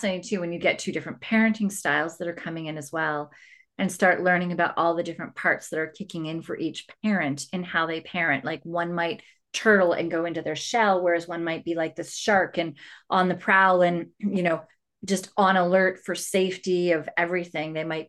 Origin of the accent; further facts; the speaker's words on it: Saskatchewan, Canada; born there; So I was born in Saskatchewan, in Canada, in Saskatchewan. And my mom's whole family was in Saskatchewan, and we spent all of our time with them.